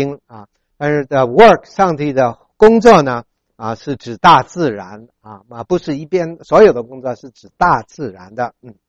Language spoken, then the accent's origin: Chinese; Hong Kong; 我虽然在香港长大，但是我是在山沟里面啊，所以我在山沟里面就看到有神，所以我从小是一个有神论者